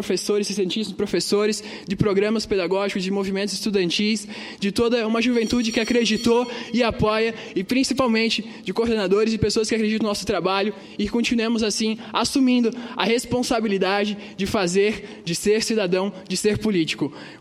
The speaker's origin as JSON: {"language": "Portuguese", "town": "Pomerode", "region": "Santa Catarina", "country": "Brazil", "said": "Vim do interior do estado, de Pomerode, cidade tradicional alemã, Vale do Itajaí, diversa culturalmente e socialmente. De onde vim, estudei no Colégio Estadual José Bonifácio."}